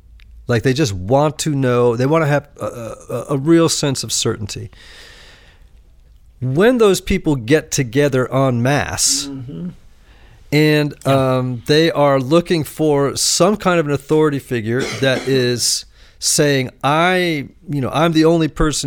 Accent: United States; I think as a Christian and as an American, it's a much healthier thing to think the best days are ahead.

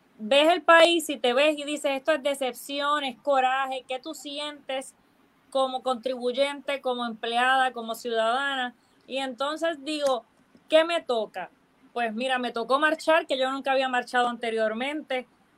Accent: Camuy, Puerto Rico; Soy criada en Camuy, estudié mi escuela superior en Atillo.

